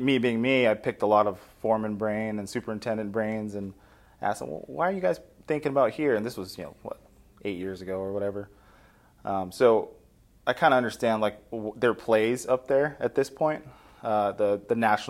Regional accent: Tacoma, Washington, United States; Tacoma, Washington. Yeah. So it's kind of, well, the outskirts of Tacoma, really. So yeah, Washington State, really.

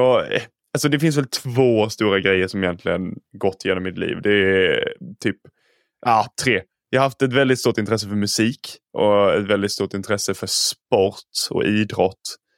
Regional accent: Bromölla, Skåne, Sweden; accent: Scanian; also born or lived in Gothenburg; Min dialekt brukar avslöja mig ganska fort. Jag är skåning i grund och botten, eller ja, på gränsen mellan Skåne och Blekinge, men uppväxt på skånska sidan. Men i en liten håla som heter Bromölla, ligger utanför Kristianstad, nordöstra Skåne. Så, därav min dialekt.

